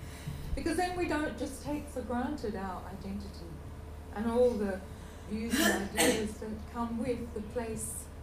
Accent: Australia

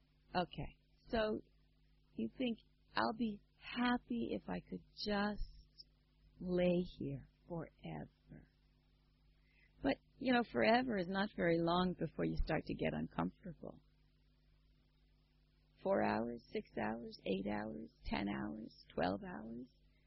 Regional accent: United States; As an American, I'm just not used to seeing cucumbers, tomatoes, and peppers on the breakfast table.

